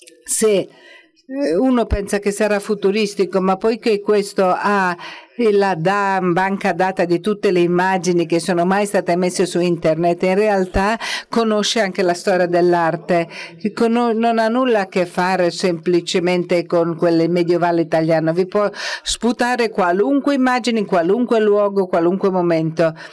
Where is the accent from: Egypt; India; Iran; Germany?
Egypt; Io sono cresciuta in Egitto ed ero ossessionata.